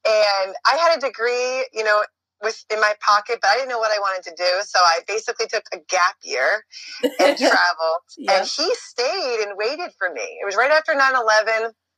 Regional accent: Massachusetts, United States; Well, you know, you and I know you grew up on the Cape and I grew up here in Western Mass.

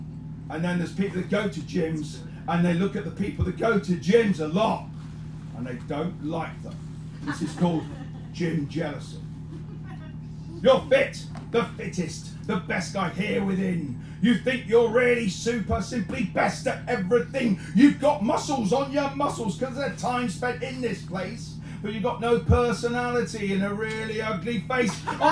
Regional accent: Corby, East Midlands, United Kingdom; But I come from Corby.

